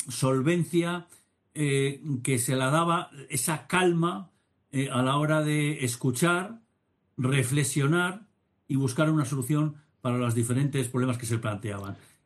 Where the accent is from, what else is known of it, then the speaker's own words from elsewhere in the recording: Valladolid, Castile and León, Spain; Yo, como sabes, soy de Valladolid